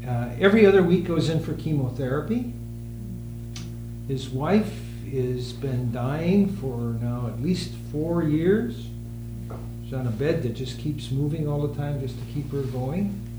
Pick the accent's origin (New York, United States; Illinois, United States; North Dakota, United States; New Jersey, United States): Illinois, United States; Chicago; I was a city slicker from way back. I'm still a Chicagoan at heart.